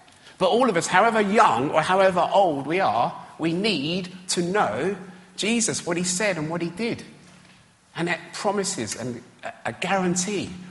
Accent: London, United Kingdom; when I was growing up in East London at school

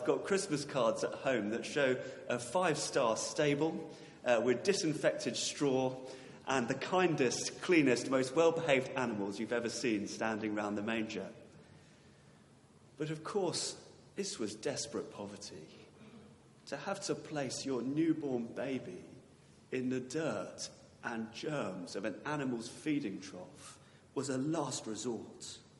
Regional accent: United Kingdom; Being British, of course, I hide it and pretend I've got something stuck in my eye.

